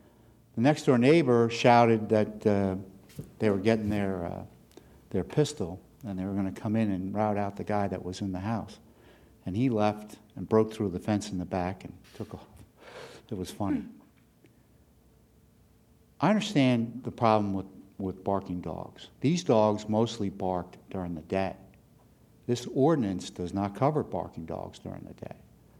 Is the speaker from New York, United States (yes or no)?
no; Bethany Beach, Delaware, United States; from Bethany Beach, Delaware, and I'm speaking against the ordinance.